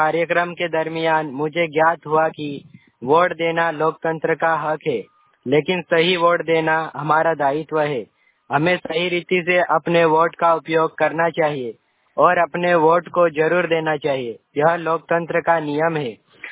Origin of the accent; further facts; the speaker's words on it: Palwat, Madhya Pradesh, India; मैं पाटी ब्लॉक के ग्राम पंचायत पलवट का निवासी हूँ।